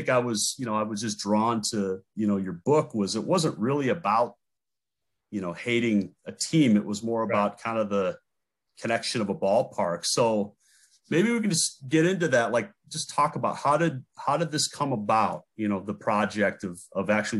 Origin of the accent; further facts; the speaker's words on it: South Dakota, United States; Well, I grew up in South Dakota. So my dad was a huge Yankee fan when I was a kid.